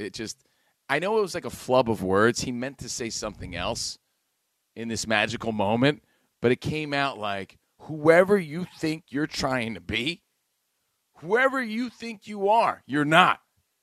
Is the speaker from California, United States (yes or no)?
no; New Jersey, United States; As a kid growing up in Jersey, Rich, I was very much a suburban kid playing wiffle ball